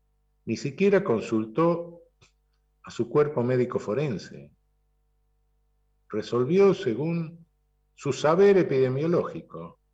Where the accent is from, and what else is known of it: Buenos Aires, Argentina